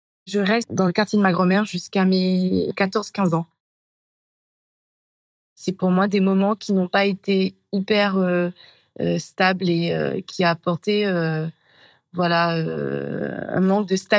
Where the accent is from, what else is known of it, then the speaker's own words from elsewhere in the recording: Curepipe, Plaines Wilhems, Mauritius; actuellement, je vis dans le centre de l'île. J'ai grandi ici à l'île Maurice. Je suis née plus précisément à Curepipe. J'ai grandi à Saudenac, dans un pavillon, dans une chouette maison avec ma grande sœur.